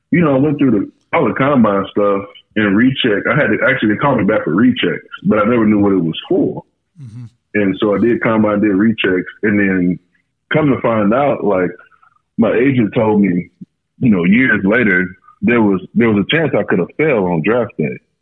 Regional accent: Glen, Louisiana, United States; I'm from Glen, Louisiana. I played at Vanderbilt.

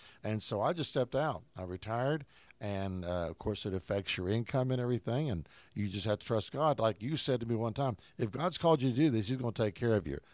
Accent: Nitro, West Virginia, United States; Yeah, my hometown where I grew up.

